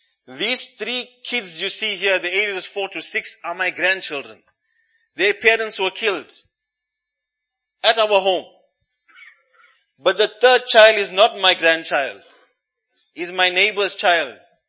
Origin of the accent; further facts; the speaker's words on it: South Africa; We as South African Muslims have to make shukr to Allah subhanahu wa ta'ala for such ease, such easy conditions we are spending the month of Ramadan in.